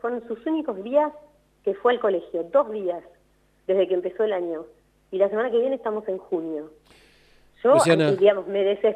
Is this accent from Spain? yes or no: no; Argentina; como argentinos